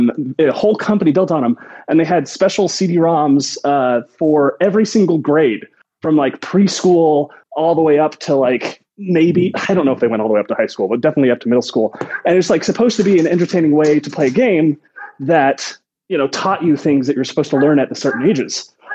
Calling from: Fort Worth, Texas, United States; I am doing great. Yeah, I'm calling from Fort Worth, Texas, by the way.

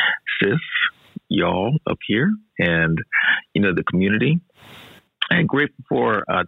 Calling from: Lakewood, Washington, United States; But I am calling in from Lakewood, Washington, and I am grateful for God's hand on my life, my family's life.

